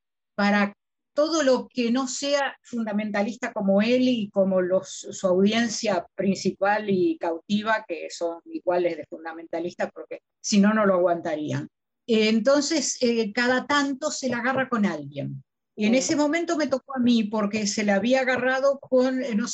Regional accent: Uruguay; de Uruguay, teóloga feminista, exégeta de Nuevo Testamento.

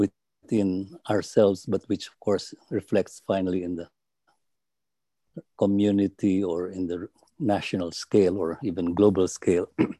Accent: Philippines; I'm from the Philippines.

